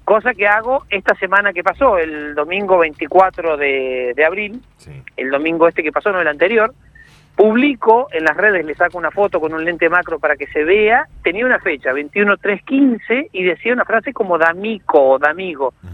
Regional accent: Esquel, Chubut, Argentina; also born or lived in Córdoba; Y soy enamorado de la Patagonia. Yo soy nacido en Esquel, viví algunos años, cuando en mi época de estudiante en Córdoba, volví a Patagonia y soy enamorado de los espejos de agua y la Patagonia.

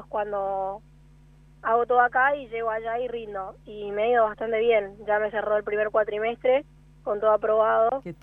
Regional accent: Mendoza, Argentina; nosotros somos de allá de Mendoza

